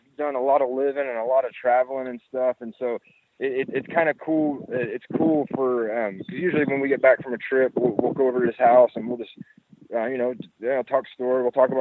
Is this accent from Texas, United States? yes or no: yes; Texas, United States; knowing that … that I'm from Texas